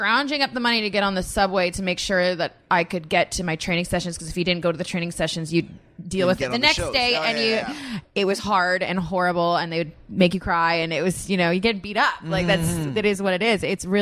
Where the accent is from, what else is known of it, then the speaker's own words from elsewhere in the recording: Canada; because I am Caucasian, or because I come from Canada